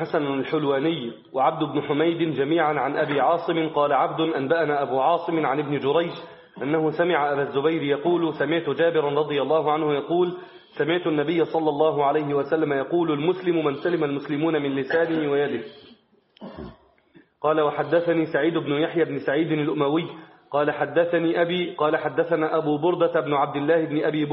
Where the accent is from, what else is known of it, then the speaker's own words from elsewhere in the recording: Egypt; ونحن من مصر.